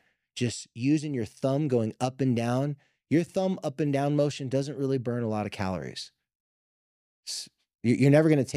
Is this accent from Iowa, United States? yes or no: no; Carlsbad, California, United States; I remember in my hometown in Carlsbad when I lived by the beach